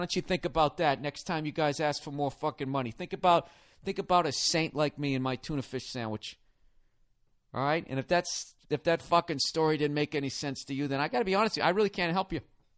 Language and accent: English; United States; And I don't look at my life and find any fault because I'm an American.